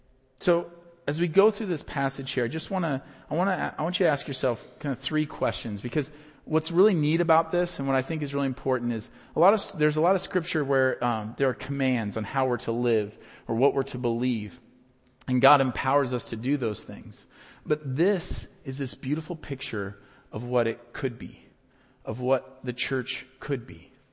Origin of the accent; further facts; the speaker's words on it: Iowa, United States; You know, I grew up in Iowa where wrestling is a really big deal.